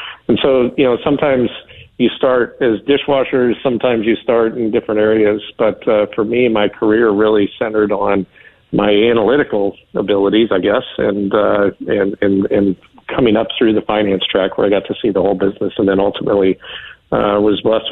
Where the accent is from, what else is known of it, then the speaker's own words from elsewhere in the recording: Wichita, Kansas, United States; I'm from Wichita, Kansas, originally.